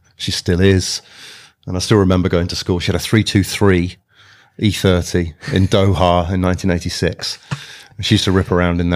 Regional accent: Saudi Arabia; I was raised out of the country. I was raised in Saudi Arabia.

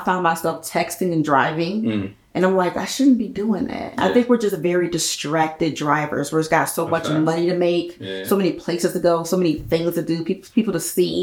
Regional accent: Georgia, United States; But I will say this: I grew up in Georgia my entire life.

